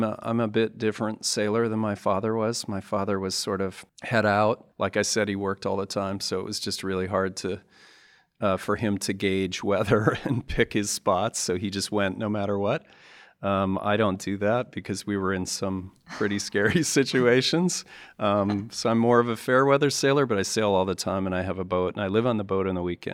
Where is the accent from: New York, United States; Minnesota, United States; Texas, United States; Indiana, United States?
Minnesota, United States; Minneapolis; also born or lived in Duluth; I was born in northern Minnesota in a town called Duluth, up on the north shore of Lake Superior, and moved to Minneapolis, where half my family was, and went to school there